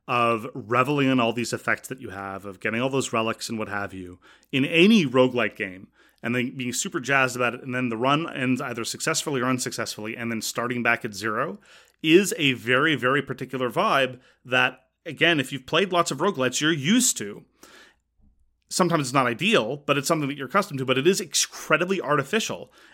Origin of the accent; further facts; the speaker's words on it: Canada; independent of the fact that I'm Canadian.